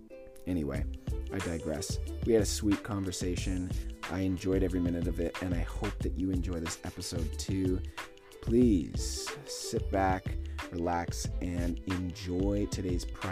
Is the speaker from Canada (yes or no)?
yes; Calgary, Alberta, Canada; moved to my hometown of Calgary.